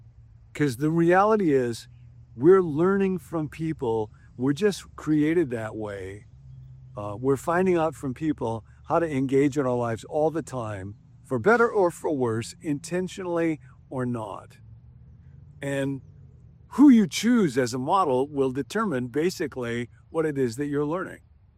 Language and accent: English; Rockford, Illinois, United States; a guy named Frank from my hometown, Rockford, Illinois, Frank Beach. I grew up at Temple Baptist Church.